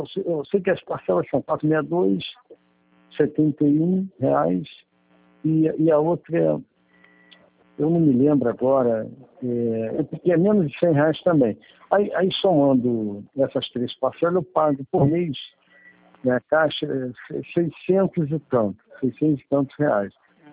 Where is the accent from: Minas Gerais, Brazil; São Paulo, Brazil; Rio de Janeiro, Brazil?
Rio de Janeiro, Brazil; Eu sou do Rio, eu moro e trabalho aqui, mas eu sou do Rio.